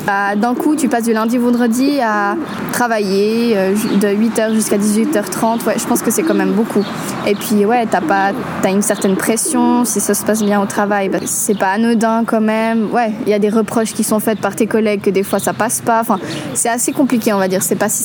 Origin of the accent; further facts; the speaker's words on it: Switzerland; born there; j'ai 18 ans. Donc, je suis portugaise, mais je suis née en Suisse.